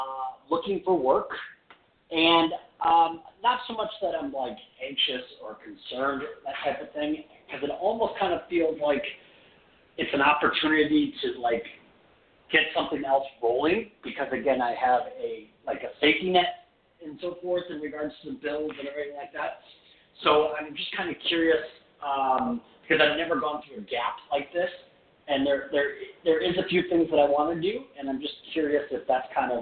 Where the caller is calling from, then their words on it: Las Vegas, Nevada, United States; Hi, this is … I'm in Las Vegas.